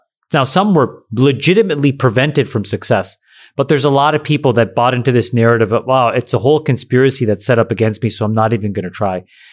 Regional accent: Canada; And there was, it was, and look, I'll say this as a Canadian and a Sri Lankan.

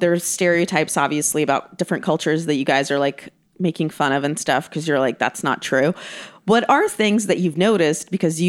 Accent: Ukraine; English is a second language; moved away; I moved here from Ukraine. So English is my third language. It was like Russian, Ukrainian, then English.

